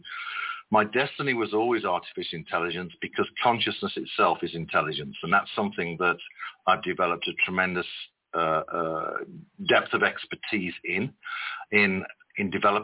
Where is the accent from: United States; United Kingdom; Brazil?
United Kingdom; born there; I was born in the United Kingdom.